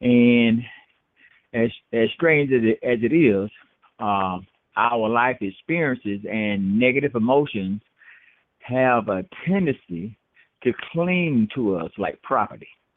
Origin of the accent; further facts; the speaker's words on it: Albany, Georgia, United States; I'm from Albany, Georgia.